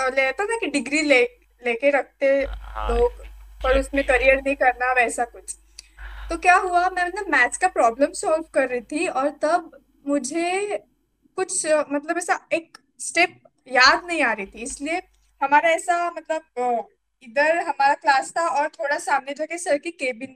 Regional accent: Akola, Maharashtra, India; महाराष्ट्र, हाँ महाराष्ट्र से अकोला शहर से हूँ मैं

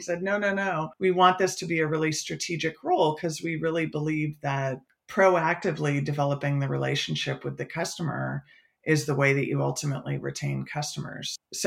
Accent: California, United States; also born or lived in New York; I'm actually from California, but had been living in New York over a five-year period.

